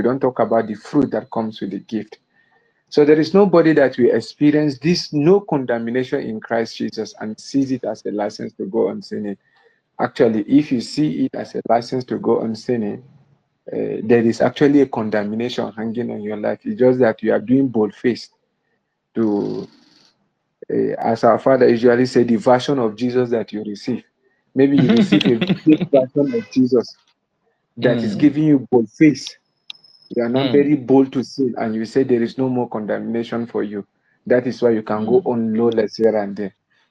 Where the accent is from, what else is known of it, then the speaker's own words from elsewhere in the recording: Jos, Plateau, Nigeria; from Jos.